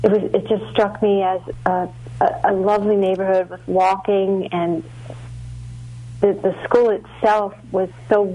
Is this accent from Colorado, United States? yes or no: no; Baltimore, Maryland, United States; Well, I am originally from Baltimore, but we moved back here.